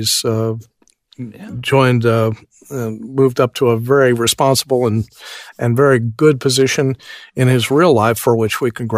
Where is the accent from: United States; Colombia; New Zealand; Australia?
New Zealand; accent: New Zealand; Yeah, my New Zealand accent would not have been nearly good enough.